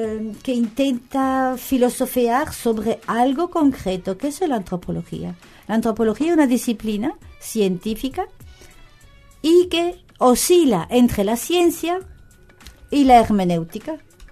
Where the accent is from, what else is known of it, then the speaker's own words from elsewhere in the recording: Charleroi, Wallonia, Belgium; Spanish is a second language; Soy de Bélgica francófona, en una ciudad que se llama Charleroi, que es una zona francófona. Ya he explicado mi acento.